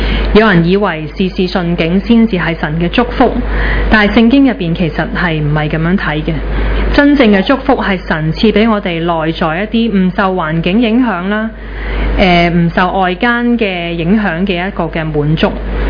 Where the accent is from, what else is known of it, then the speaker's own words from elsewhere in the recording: Hong Kong; 尤其是我们香港人就太忙碌的去到去做这些东西